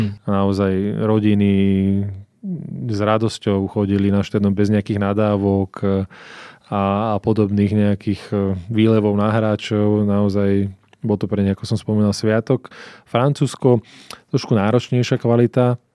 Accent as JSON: {"language": "Slovak", "town": "Bratislava", "region": "Bratislava Region", "country": "Slovakia", "tie": "born or raised there", "said": "Tak ja som samozrejme rodený Bratislavčan"}